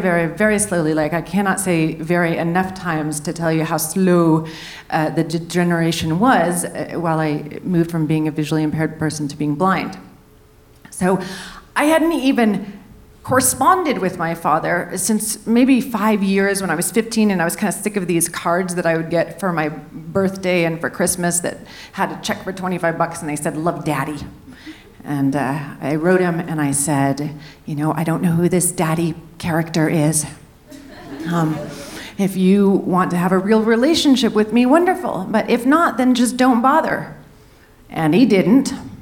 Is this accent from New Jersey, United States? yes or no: no; San Francisco, California, United States; And I grew up in San Francisco with my mother.